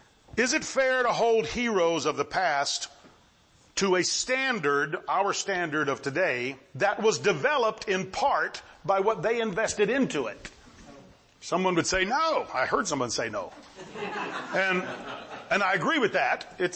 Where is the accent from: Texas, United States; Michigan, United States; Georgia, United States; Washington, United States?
Texas, United States; also born or lived in Mexico; I grew up in Texas, and I was taught the Texas Revolution by the standard, textbooks about the revolution, and I just accepted it for fact. And then I was in Mexico for many years